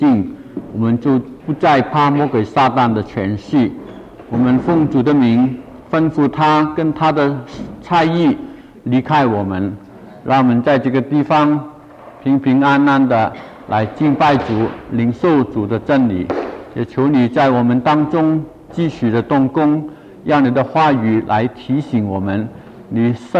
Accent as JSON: {"language": "Chinese", "region": "Guangdong", "country": "China", "said": "我是广东人，所以我的普通话不普通，盼望你听得懂就好了。"}